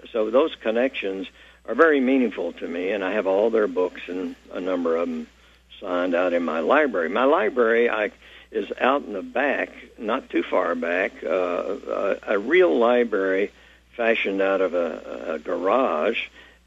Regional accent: Knoxville, Tennessee, United States; including Cormac McCarthy from my hometown, Knoxville, 1933.

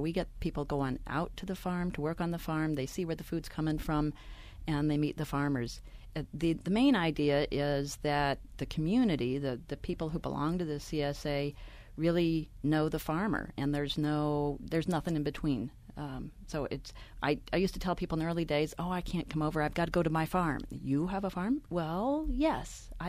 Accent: California, United States; I didn't see broccoli growing until I was 30, even though I grew up in California.

